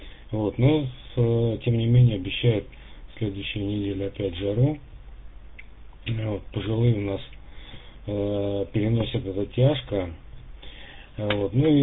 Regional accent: Lipetsk, Lipetsk Oblast, Russia; Я из Липецка. Россия, Липецк.

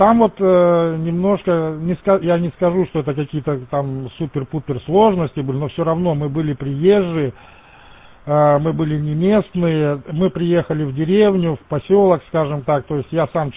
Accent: Kyrgyzstan; moved away as an adult; now in Russia; А сам родом я из Киргизии, семья тоже, у меня жена в Киргизии родилась, дети в Киргизии родились. В 1994 году мы переехали в Россию, Пензенская область

